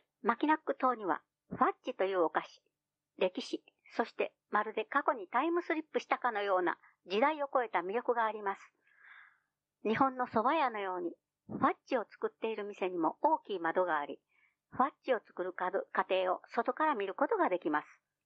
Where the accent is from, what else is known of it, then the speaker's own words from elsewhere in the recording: Michigan, United States; now in Japan; 私の出身であるミシガン州をご存知の方は少ないでしょうし、訪れたことのある方はさらに少ないのではないでしょうか。